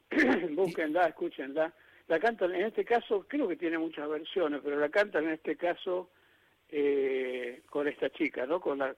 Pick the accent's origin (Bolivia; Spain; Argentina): Argentina; Chuquis, La Rioja; una orquesta que es del departamento Castro Barro. Sí. Donde está mi pueblo, donde está Chuquis.